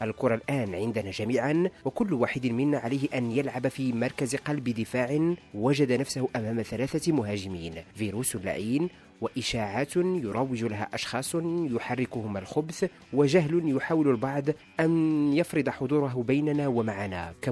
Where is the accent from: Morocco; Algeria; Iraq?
Morocco